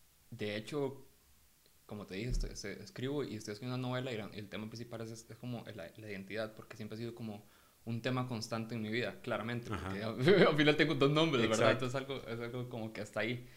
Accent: San Carlos, Alajuela, Costa Rica; Crecí en San Carlos.

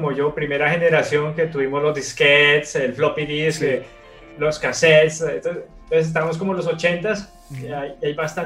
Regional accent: Colombia; yo soy originalmente de Colombia, somos vecinos.

